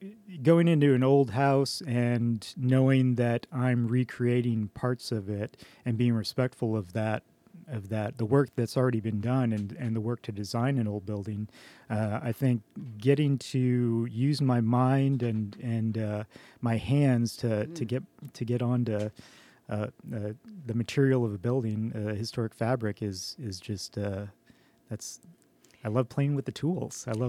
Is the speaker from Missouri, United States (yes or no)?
no; Iowa City, Iowa, United States; And I think growing up in Iowa City, we did have a lot of that art background